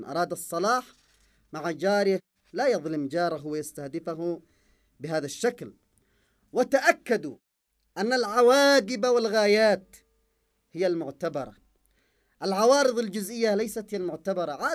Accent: Yemen; ومستوى تفاعلنا كيمنيين وقناعتنا بضرورة أن نعيش الحرية التي أرادها الله لنا

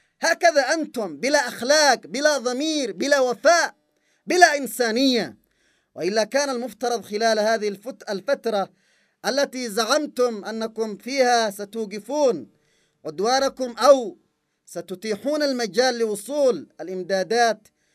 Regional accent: Yemen; لا تتخيل أصلا أنه بالإمكان أن يعتدى علينا كيمنيين

